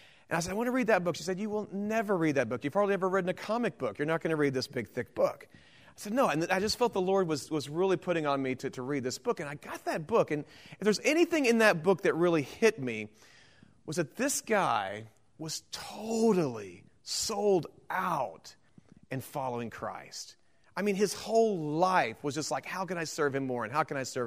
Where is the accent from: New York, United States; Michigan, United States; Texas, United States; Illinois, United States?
Texas, United States; Dallas; So I was raised in a very political Republican Dallas Cowboy family. I grew up in Dallas, you know.